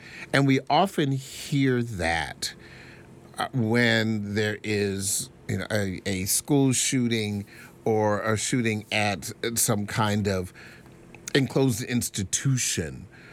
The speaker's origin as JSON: {"language": "English", "town": "Lanham", "region": "Maryland", "country": "United States", "tie": "born or raised there", "said": "my neighbor who lived just across the street from me when I was growing up in Lanham."}